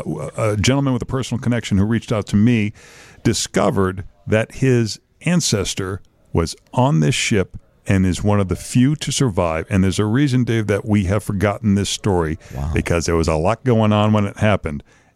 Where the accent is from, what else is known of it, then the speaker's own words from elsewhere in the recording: Lynn, Massachusetts, United States; My hometown of Lynn was the birth of Fluffernutter